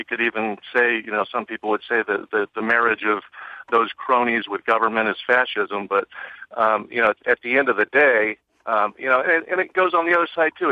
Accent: Washington, District of Columbia, United States; also born or lived in Colorado; I grew up in Washington, D.C., but lived in Colorado for a time. I was in the military.

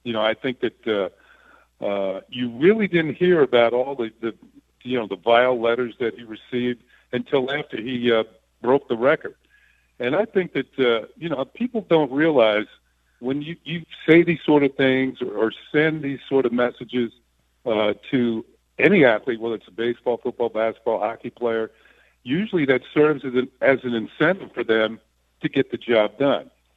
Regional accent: New York, United States; I began to think about some of the highlights that I'd seen as a growing up in the New York area

